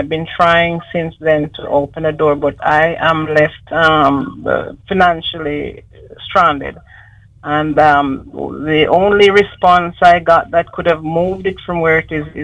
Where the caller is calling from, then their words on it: Florida, United States; I'm calling from Florida.